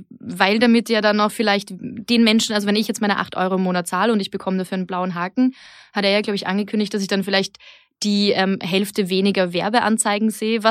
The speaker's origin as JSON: {"language": "German", "country": "Austria", "said": "der Stellenwert in Amerika von Twitter ist ja auch vor allem ganz anders als bei uns in Österreich, oder?"}